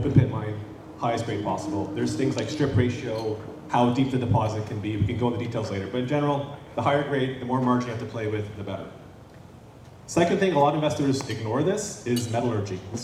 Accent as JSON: {"language": "English", "country": "Canada", "said": "I love Canada, I'm from Canada, I'm a little frustrated with it these days, but I still love my country."}